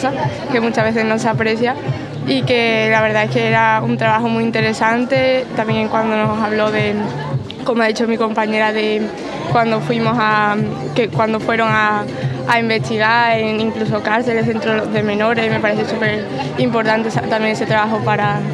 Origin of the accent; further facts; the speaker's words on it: Santiponce, Andalusia, Spain; Y somos de Santi Ponce